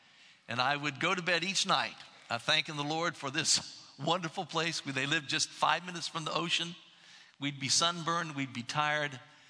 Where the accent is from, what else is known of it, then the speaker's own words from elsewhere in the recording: Columbus, Ohio, United States; When I was a young boy, growing up in Columbus, Ohio, my family made an annual pilgrimage.